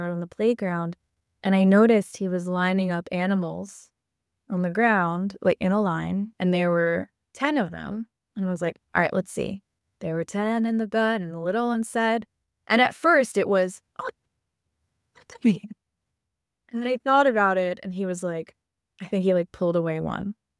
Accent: New York, United States; So I'm from New York, so I've seen a lot of pizza dough getting stretched out.

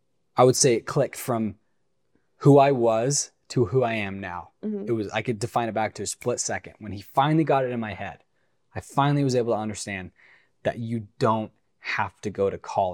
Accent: Parma, Idaho, United States; this is my wife.

